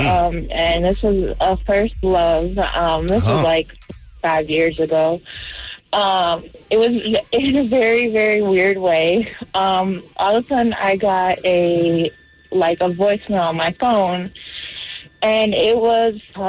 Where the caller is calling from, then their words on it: Hanover Park, Illinois, United States; I'm calling from Hanover Park.